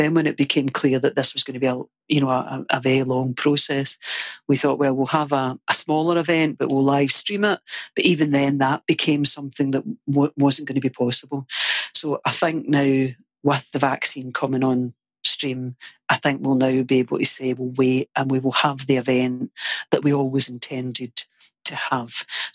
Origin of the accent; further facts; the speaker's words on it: Glasgow, Scotland, United Kingdom; Born into a family of Irish descent, in Glasgow, a Celtic supporting family, a family of Irish descent